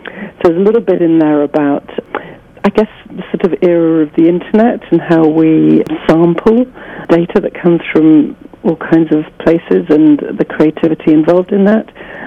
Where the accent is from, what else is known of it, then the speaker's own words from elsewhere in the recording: England, United Kingdom; accent: English; now in Atlanta, United States; I did live in Atlanta for 7 years, despite my English accent, I have been an Atlantan.